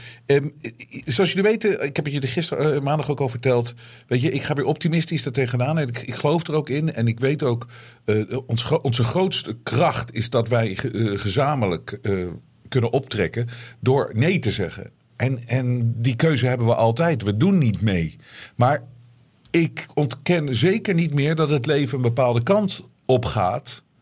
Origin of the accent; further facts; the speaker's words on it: Netherlands; ik ben natuurlijk half Deens, half Nederlands. Maar ik ben het hele leven heb ik in Nederland gewoond. Dus ik ben een Hollander.